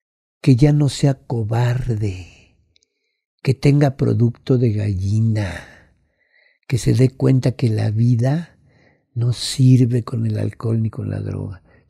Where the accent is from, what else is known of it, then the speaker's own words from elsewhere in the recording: Mexico; Nosotros somos los mexicanos los más chingones del mundo.